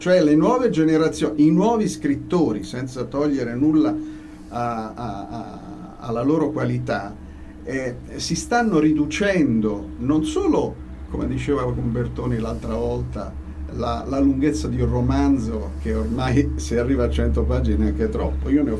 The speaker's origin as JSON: {"language": "Italian", "town": "Rome", "region": "Lazio", "country": "Italy", "tie": "born or raised there", "said": "ma sono romano di nascita."}